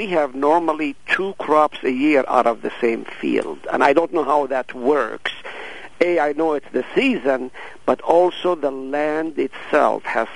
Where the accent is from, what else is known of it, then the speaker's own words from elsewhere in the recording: Haifa, Haifa District, Israel; as you go to the northern part of Israel, starting like from my hometown, Haifa, as well as to Nazareth and all